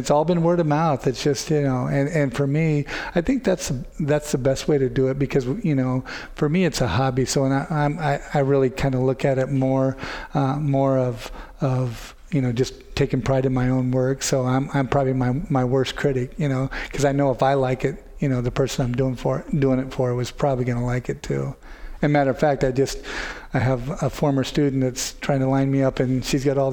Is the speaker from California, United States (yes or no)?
no; Marshalltown, Iowa, United States; And, you know, growing up in Marshalltown, and I knew the reputation that Ankeny had.